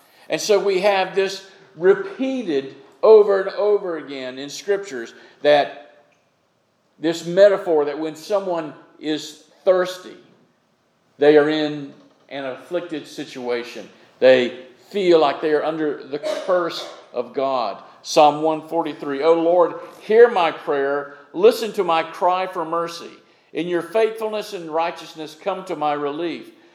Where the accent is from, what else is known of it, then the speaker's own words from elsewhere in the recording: Florida, United States; I grew up in Florida, and there is a reason I live in the mountains.